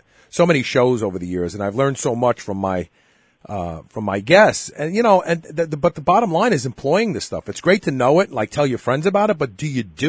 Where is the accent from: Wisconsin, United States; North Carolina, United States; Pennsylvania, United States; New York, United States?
New York, United States; Brooklyn; I have, limited exposure to the world growing up in Brooklyn.